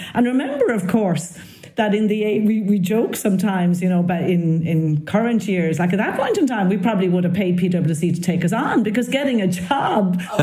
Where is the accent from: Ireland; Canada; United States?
Ireland; South-East; We're both from the Southeast.